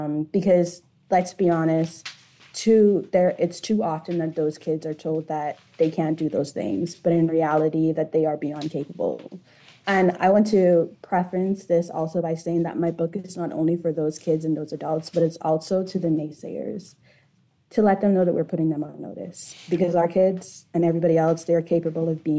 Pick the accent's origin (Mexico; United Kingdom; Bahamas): Bahamas; Nassau, New Providence; moved away as an adult; now in United States; So I was born and raised in the Bahamas, Nassau, Bahamas, lived in Coral Harbor, you know, all of that. Then I went off to school in the States to study architecture and interior design.